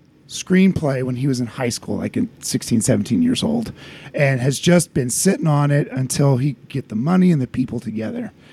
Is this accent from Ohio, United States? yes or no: yes; Ohio, United States; Yeah, I grew up in Northwest Ohio where names were crazy pants